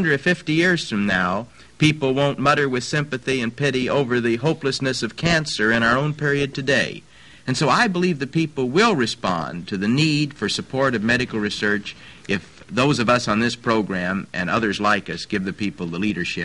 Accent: Oregon, United States; I come from Oregon, a frontier state.

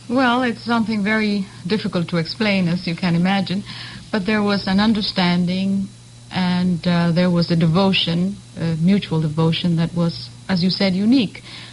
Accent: Puerto Rico; because we came from Puerto Rico

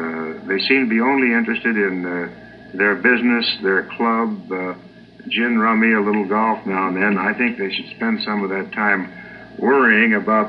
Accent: Phoenix, Arizona, United States; they're taking Navy planes out of storage 35 miles west of my hometown of Phoenix

